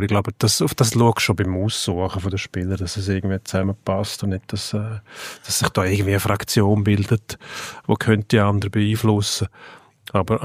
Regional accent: Switzerland; Und bei uns in der Schweiz habe ich das Gefühl, wir machen genau das Gegenteil.

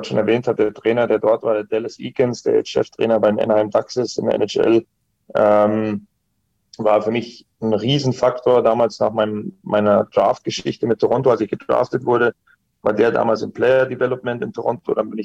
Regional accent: Geltingen, Germany; moved away as an adult; also born or lived in Regensburg / Düsseldorf; du weißt ja, wo ich herkomme, 1500 Einwohnerdorf in Geltingen. Da war jetzt so der erste große Schritt eigentlich nach Regensburg. Da bist du zwar nur 1,5 Stunden weg vom Elternhaus, sage ich mal.

